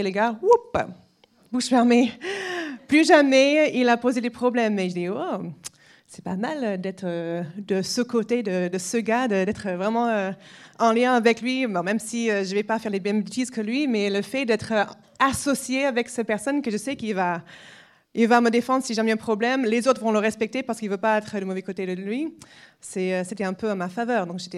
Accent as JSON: {"language": "French", "region": "Massachusetts", "country": "United States", "tie": "born or raised there", "second_language": "French", "said": "j'ai grandi aux États-Unis. J'ai grandi dans une petite ville dans la partie ouest de l'État de Massachusetts."}